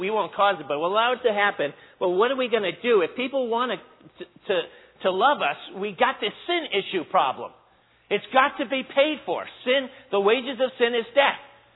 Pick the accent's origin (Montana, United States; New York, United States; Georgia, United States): New York, United States; New York City; also born or lived in New Jersey; I grew up in New Jersey, New York City.